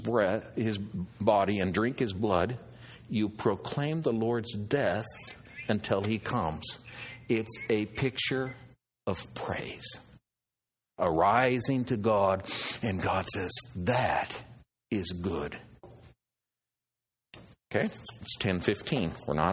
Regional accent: Oregon, United States; But I grew up in Oregon.

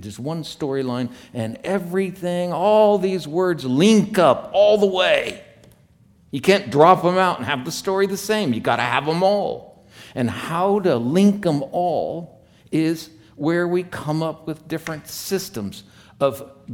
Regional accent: Portland, Oregon, United States; We had four grapevines when I grew up in Portland, Oregon.

